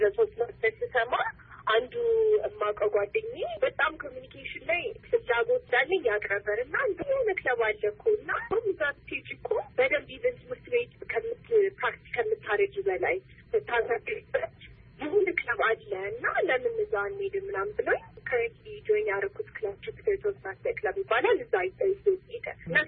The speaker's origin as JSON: {"language": "Amharic", "region": "Addis Ababa", "country": "Ethiopia", "tie": "born or raised there", "said": "ተራው የአዲስ አበባ ነው ያደኩት።"}